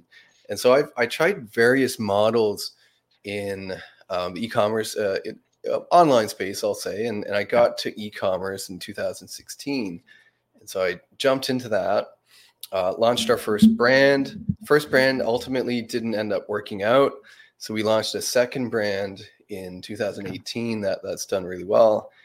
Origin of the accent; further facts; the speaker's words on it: Prince Edward Island, Canada; I'm originally from Eastern Canada, a very small province called Prince Edward Island.